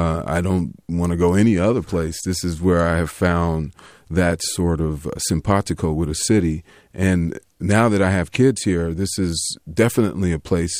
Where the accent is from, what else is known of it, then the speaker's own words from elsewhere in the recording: Sacramento, California, United States; also born or lived in Anchorage / Memphis; Anchorage, Alaska, and then moved to Memphis shortly after that. But my dad was in the service, and I have no relationship to Alaska. That's just where I was born. But my family roots are Memphis, Tennessee, and then we lived in Sacramento as a kid.